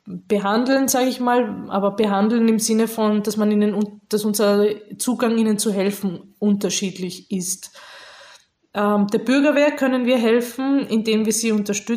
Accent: Austria; nicht einfach so wie bei uns in Österreich zur nächsten Polizeistelle gehen

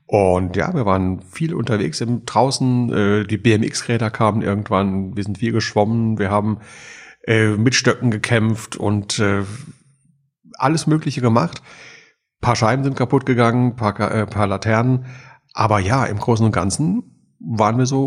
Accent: Eifel, Germany; In der Eifel, in der schönen Eifel.

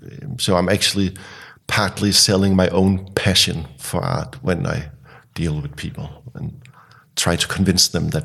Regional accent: Denmark; I'm from Denmark

